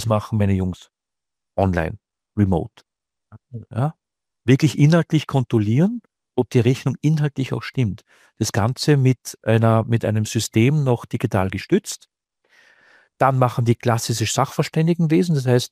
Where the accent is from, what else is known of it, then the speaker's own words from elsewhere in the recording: Salzburg, Austria; wenn du Luftlinie irgendwie in Tirol oder in Salzburg, wo ich herkomme, 20 Kilometer Luftlinie hast